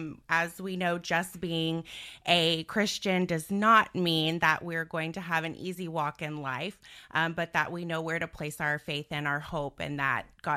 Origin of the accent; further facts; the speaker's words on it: Houston, Texas, United States; moved away; So I am originally from Houston, Texas. Go big or go home, right? Everything's bigger in Texas. And I've been in Central Florida. Moved here about 3 years ago.